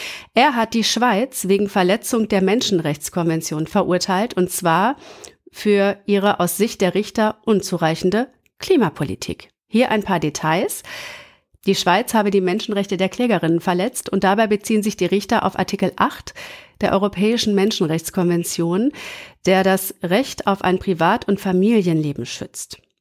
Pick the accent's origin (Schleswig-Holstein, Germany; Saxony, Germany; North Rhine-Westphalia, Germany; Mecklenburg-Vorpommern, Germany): North Rhine-Westphalia, Germany; Gütersloh; now in Berlin, Germany; Ich komme aus Gütersloh. Als ich da gewohnt habe, war das noch eine Kleinstadt und da kennt jeder jeden